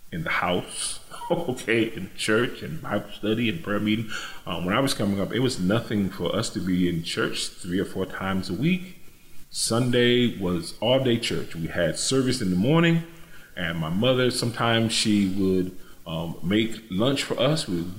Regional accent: Danbury, Connecticut, United States; city of Danbury, which is about 60 miles from Hartford. It was a really small town. It's not small anymore. Some would consider it a city today. But as a young boy growing up in Danbury, very rural

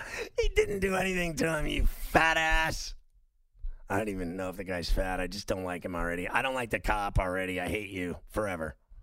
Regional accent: Pittsburgh, Pennsylvania, United States; now in New York, United States; because I grew up there in Pittsburgh, you get the same weather, and then it comes here to New York.

